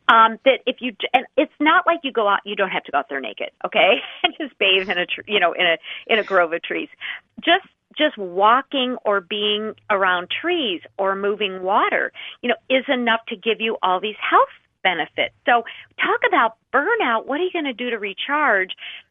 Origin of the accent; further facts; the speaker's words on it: Minnesota, United States; You can put your feet like in the dirt in Minnesota. I am from Minnesota.